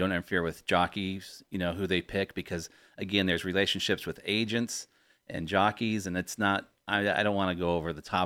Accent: England, United Kingdom; As an Englishman, you'd think, it's very common.

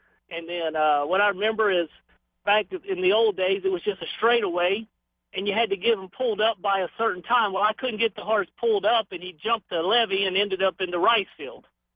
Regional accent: Ragley, Louisiana, United States; being I was from Ragley, which is only about 30 minutes away from Lake Charles, where McNeese State is located.

